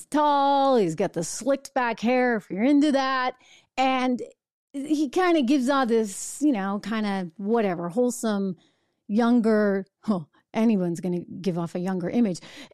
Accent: New York, United States; And by the way, I come from New York. This is weird.

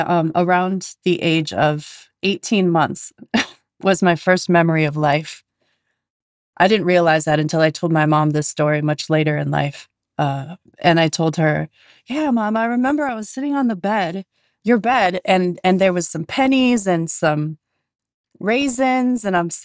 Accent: Superior, Wisconsin, United States; And my parents were young. So I grew up in Superior, Wisconsin. And my parents didn't have a car.

